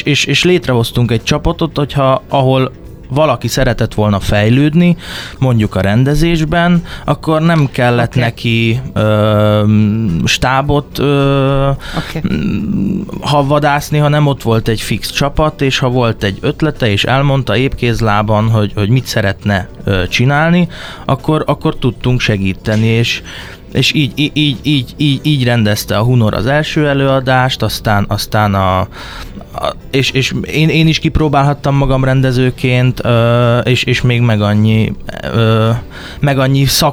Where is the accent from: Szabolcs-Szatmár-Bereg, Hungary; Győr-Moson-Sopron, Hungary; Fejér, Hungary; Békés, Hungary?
Győr-Moson-Sopron, Hungary; Győr; Igen, hát én például győri vagyok